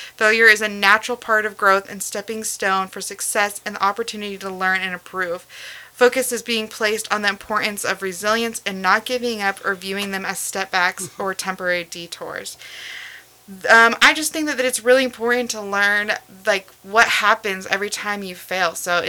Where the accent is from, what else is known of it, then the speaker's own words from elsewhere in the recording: United States; I'm originally from Osage County, where we have two county fairs.